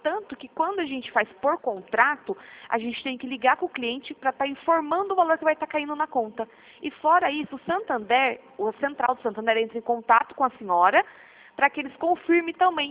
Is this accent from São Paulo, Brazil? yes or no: yes; Piracicaba, São Paulo, Brazil; eu sou aqui de Piracicaba, né? Não sei se a senhora já conheceu a cidade da Pamonha.